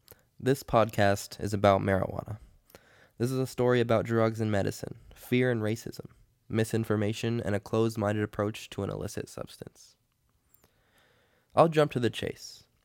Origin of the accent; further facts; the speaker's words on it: Washington, United States; I'm from Washington State, where in 2014, voters approved marijuana for recreational use